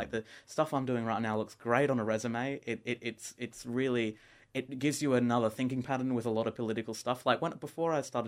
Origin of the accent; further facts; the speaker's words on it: Redcliffe, Queensland, Australia; I was going to school at a school in the Brisbane suburbs, and I was heading from Redcliffe, so it was an hour-long train ride and stuff every day